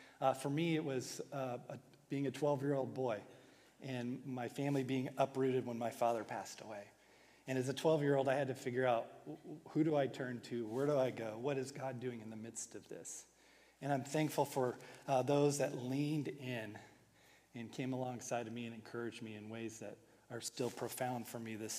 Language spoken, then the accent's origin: English; California, United States; I'm originally from California, so you'll maybe hear me say you guys and you all, because I'm a confused Texan Californian